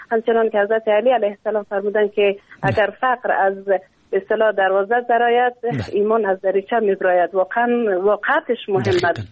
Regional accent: Afghanistan; من این واقعا افتخار دارم که من افغان هستم

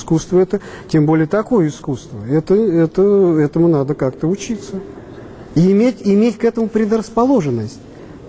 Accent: Moscow, Russia; а мы из Москвы. То есть вот Женя Гор, Москва, и я Москва.

